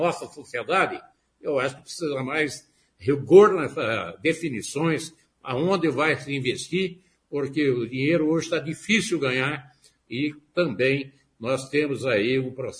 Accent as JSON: {"language": "Portuguese", "country": "Brazil", "said": "Mas vamos aí, nós somos brasileiros, acreditamos no nosso futuro e vamos em frente."}